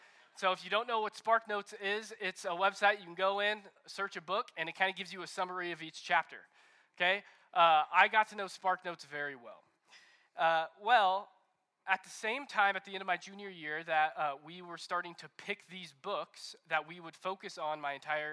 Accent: Texas, United States; I am not from Cody. I'm actually from a suburb of Dallas.

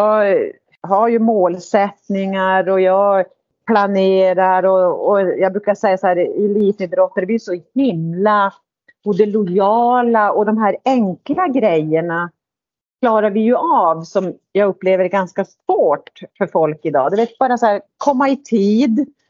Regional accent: Piteå, Norrbotten County, Sweden; jag kom ju då från Piteå och jag hade legat på simgymnasium i Älvsbyn och flyttade ner till Sundsvall

